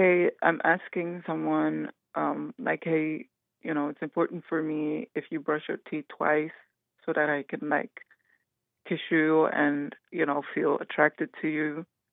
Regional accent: Netherlands; also born or lived in Belgium; I'm very grateful to be, you know, growing up in the Western culture, like in the Netherlands and in Belgium.

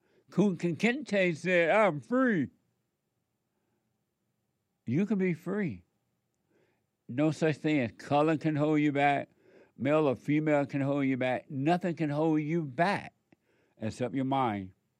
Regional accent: Alabama, United States; It went back to normal the way it was when I was growing up

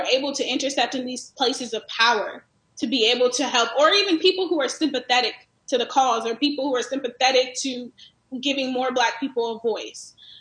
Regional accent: California, United States; Growing up in California where there was nothing that was practically segregated, I personally loved growing up in a very diverse environment.

